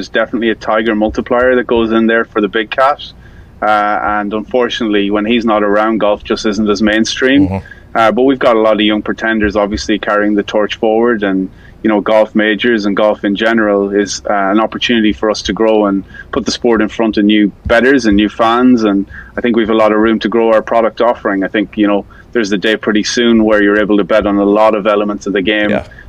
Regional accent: Ireland

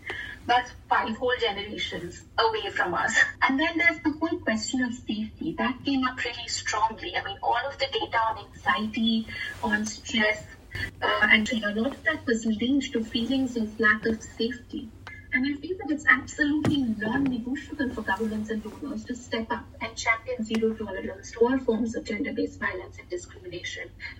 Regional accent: India; press conferences in my home country, India.

